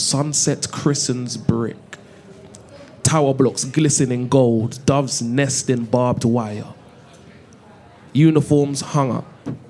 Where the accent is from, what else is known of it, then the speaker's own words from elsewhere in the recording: Jamaica; I'm Jamaican, innit?